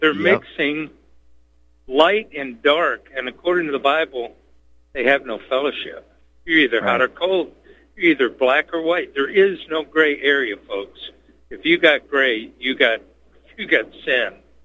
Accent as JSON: {"language": "English", "town": "Detroit", "region": "Michigan", "country": "United States", "tie": "born or raised there", "said": "I grew up in Detroit, and my mother used to have to go downtown. We'd ride the bus."}